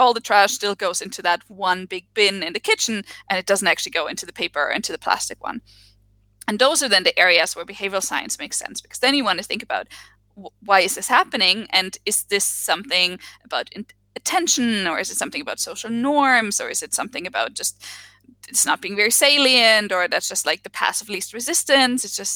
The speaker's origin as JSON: {"language": "English", "country": "Germany", "second_language": "English", "said": "I come from Germany"}